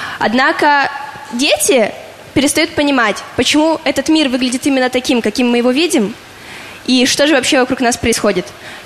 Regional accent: Mezhdurechensk, Kemerovo Oblast, Russia; Я из Кемеровской области, из города Междуреченска.

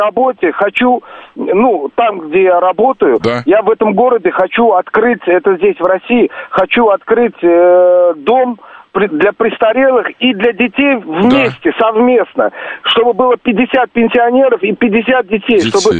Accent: Uzbekistan; Я сам родом с Узбекистана.

